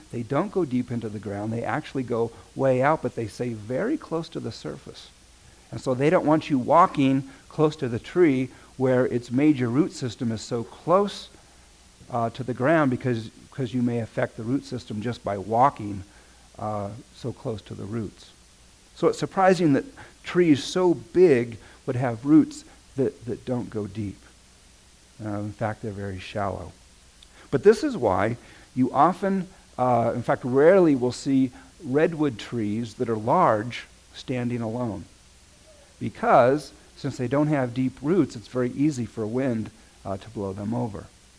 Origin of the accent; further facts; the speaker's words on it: Visalia, California, United States; Growing up in Visalia, we used to go up all the time to see those trees.